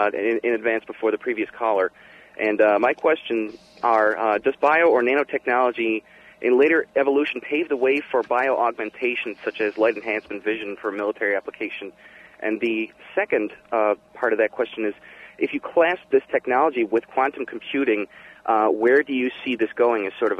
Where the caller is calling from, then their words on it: Las Vegas, Nevada, United States; I am calling from fabulous Las Vegas.